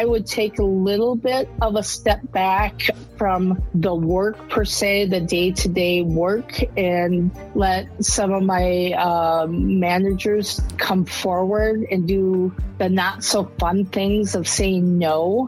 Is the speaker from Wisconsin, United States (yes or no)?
yes; Wisconsin, United States; I mean, I'm from Wisconsin, so I'm always going to promote brandy